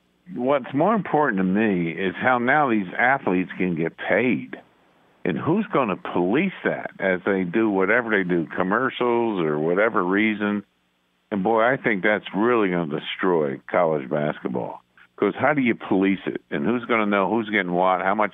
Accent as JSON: {"language": "English", "town": "Beacon", "region": "New York", "country": "United States", "tie": "born or raised there", "said": "I grew up in Beacon, New York, which is about 50 miles north of New York City, above West Point."}